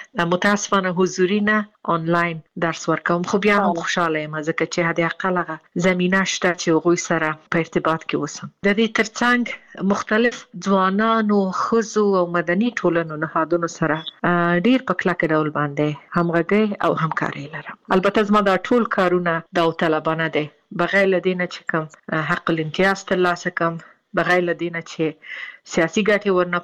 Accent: Afghanistan; زه ورځ شمیرم چې زه بیرته کله خپل ملک ته ځم او بیرته خپل ټاټوبې خپل خلکو سره او دغه ځوانانو سره به د افغانستان جوړول لپاره موټی ون کړم

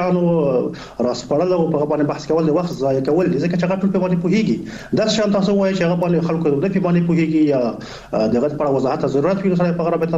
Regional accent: Afghanistan; الحمدلله موږ تاسو افغانان یو، مسلمانان یو، خپلې ټولنې پیژنو

